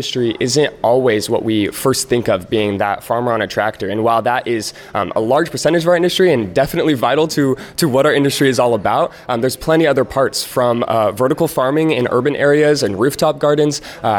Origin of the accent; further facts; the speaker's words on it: San Luis Obispo, California, United States; I come from San Luis Obispo, California, which isn't the most rural area.